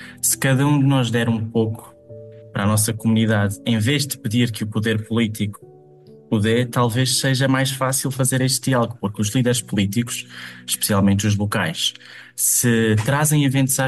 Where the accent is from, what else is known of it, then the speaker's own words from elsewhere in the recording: Elvas, Alentejo, Portugal; now in Lisbon, Portugal; eu sou de Elvas, em Porto Alegre, no Alentejo, e agora estou em Lisboa a estudar o curso de Ciência Política e Relações Internacionais.